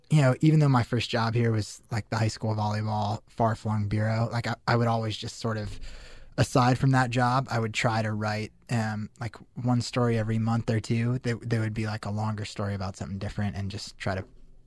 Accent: Denver, Colorado, United States; I mean, I grew up in Denver. I went to Syracuse because I thought I was kind of interested in journalism

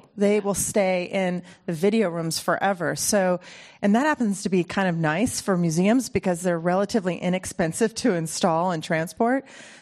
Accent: Midwest, United States; Well, I'm a Midwesterner, so if you ever walk into my gallery

